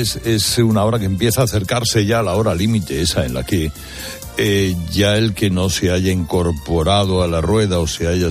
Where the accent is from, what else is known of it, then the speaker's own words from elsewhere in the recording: Bilbao, Basque Country, Spain; Que ya sabemos que los de Bilbao, pues somos de Bilbao.